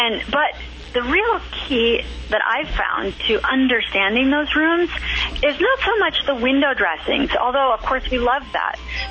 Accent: Midwest, United States; I knew that everything was different from the way that I grew up. I grew up in the Midwest, and I really wanted to know more about why.

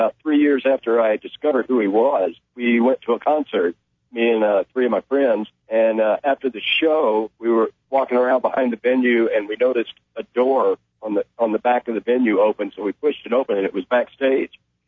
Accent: Dallas, Texas, United States; I listened to a lot of … you know, growing up in Dallas.

